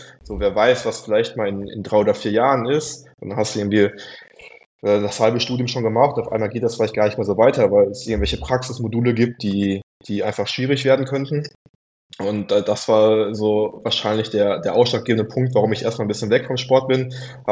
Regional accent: Dortmund, North Rhine-Westphalia, Germany; Ich komme ja aus Dortmund, bin da geboren und aufgewachsen.

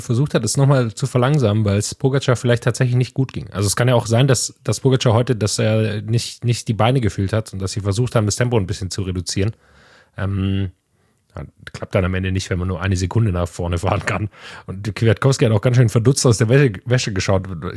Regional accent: Baden-Württemberg, Germany

